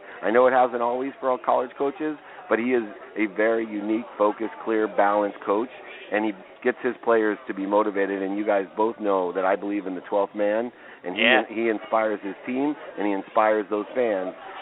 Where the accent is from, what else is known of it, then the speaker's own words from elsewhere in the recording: Akron, Ohio, United States; born there; I was born in Akron, Ohio. I'm a Cleveland Browns fan